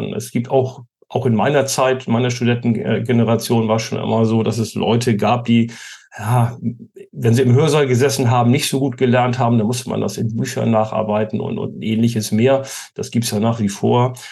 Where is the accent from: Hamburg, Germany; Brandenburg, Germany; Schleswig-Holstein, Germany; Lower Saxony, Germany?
Schleswig-Holstein, Germany; Kiel; born there; ich bin Nordlicht. Ich weiß nicht, ob man das noch hört. Ich bin in Kiel geboren und habe dort an der Christian-Albrechts-Universität Betriebswirtschaftslehre studiert